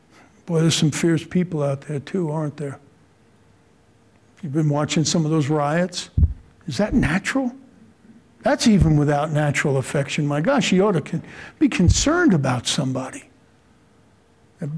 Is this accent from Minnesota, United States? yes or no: no; New York, United States; I'm Irish, New York, cop.